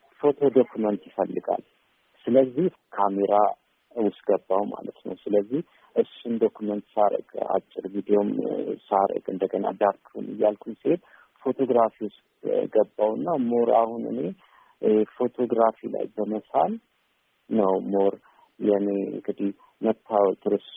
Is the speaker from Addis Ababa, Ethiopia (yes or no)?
yes; Addis Ababa, Ethiopia; የተወለድኩት እዚሁ አዲስ አበባ ፒያሳ የሮማንጫ ባለ አካባቢ ነው። በአገር ፍቅርና በዜሮ ማነቂያ ያለ ትንሽ ሰፈር ነው። ሹፌር ሰፈር ይባላል። ማንም ሹፌር እዛ አይቻላቅም፣ ግን ስሙ ሹፌር ሰፈር ነው። እዛ ተወልጄ ያደግኩት።